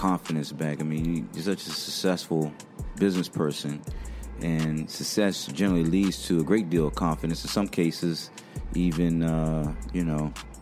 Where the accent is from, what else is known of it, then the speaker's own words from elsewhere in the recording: Washington, District of Columbia, United States; So, I grew up in Washington.